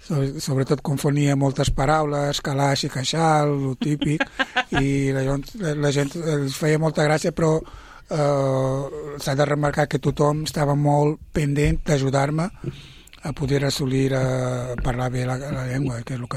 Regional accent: Mozambique; Catalan is a second language; now in Sabadell, Spain; jo sóc de Moçambic i vaig arribar a Sabadell fa ja 24 anys.

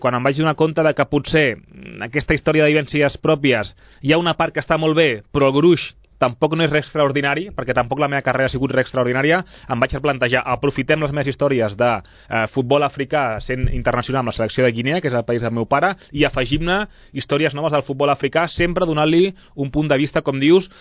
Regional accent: Sabadell, Catalonia, Spain; jo sóc de Sabadell, però tinc origen a Guinea Equatorial.

